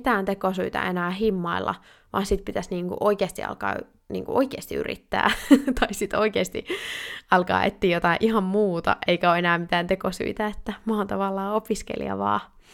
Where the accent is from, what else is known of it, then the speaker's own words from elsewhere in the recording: Sonkajärvi, North Savo, Finland; also born or lived in Oulu; Mä oon syntynyt Oulussa. Olen siis pohjoisen tyttöjä, mutta mä oon asunut ison osan elämästäni pienellä paikkakunnalla ihan Savon sydämessä Sonkajärvellä.